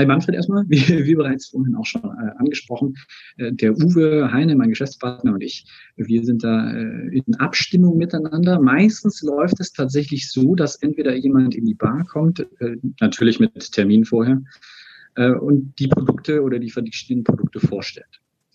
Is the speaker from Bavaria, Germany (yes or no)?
no; Baden-Württemberg, Germany; ich bin ja Schwabe